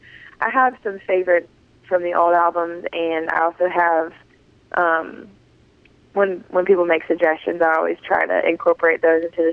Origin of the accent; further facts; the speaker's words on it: Griffin, Georgia, United States; I grew up in Griffin, Georgia, actually, and it's very small and country